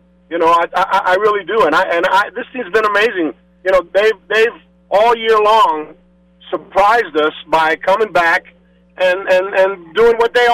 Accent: Miami, Florida, United States; when I'm from Miami

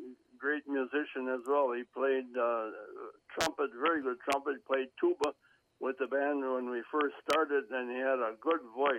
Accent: Chilton, Wisconsin, United States; Well, I was born and raised in the Chilton, Wisconsin area, and went to school the 12 years right here in the Chilton area.

